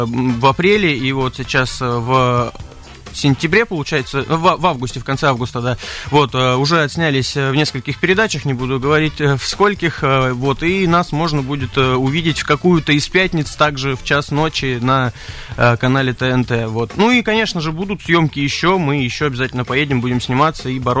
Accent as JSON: {"language": "Russian", "region": "Siberia", "country": "Russia", "said": "ответ был простой, что мы из Сибири, а в Сибири все любят лето и очень его не хватает, поэтому вот так."}